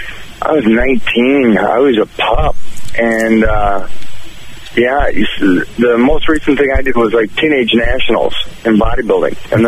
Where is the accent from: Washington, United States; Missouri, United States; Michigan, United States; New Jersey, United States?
Washington, United States; Kirkland; Born and raised in Kirkland, Washington, outside of Seattle. Brothers and sisters, you know, I got a, 10 brothers and sisters.